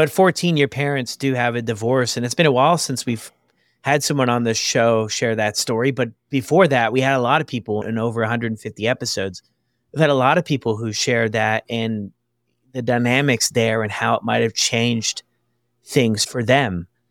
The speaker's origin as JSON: {"language": "English", "town": "Waco", "region": "Texas", "country": "United States", "tie": "born or raised there", "also_born_or_lived": "Canada", "said": "I remember too, when I was like 6 years old, we moved from Canada all the way to Waco, Texas."}